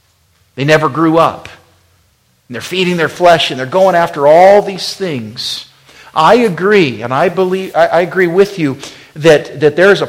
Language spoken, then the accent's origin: English; Wyoming, United States; the picture that I get is I grew up in Wyoming fishing.